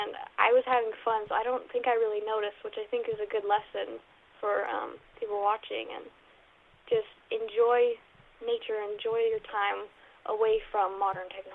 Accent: Manitoba, Canada; I'm actually from Manitoba myself, so I kind of knew what I was walking into, like with the scenery and the climate.

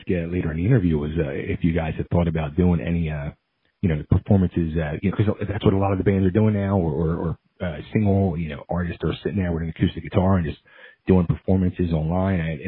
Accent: Philadelphia, Pennsylvania, United States; now in Nashville, United States; Like I'm originally from Philly, but I'm down here in Nashville now

